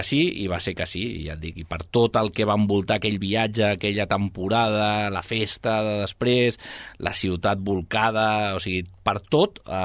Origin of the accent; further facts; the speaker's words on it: Barcelona, Catalonia, Spain; jo no sóc de l'Hospitalet, jo no he viscut mai a l'Hospitalet. Jo era de Barcelona i treballava a Ràdio Hospitalet.